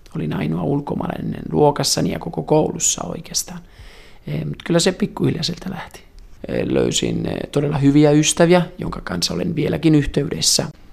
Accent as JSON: {"language": "Finnish", "region": "northern Italy", "country": "Italy", "tie": "born or raised there", "second_language": "Finnish", "said": "menin takaisin minun kotikaupunkini Pohjois-Italiaan ja siellä työskentelin"}